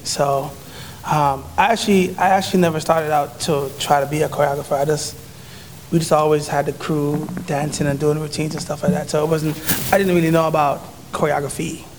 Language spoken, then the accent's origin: English; Jamaica; also born or lived in Toronto, Canada; being West Indian and, you know, being from Jane and Finch and growing up in Jamaica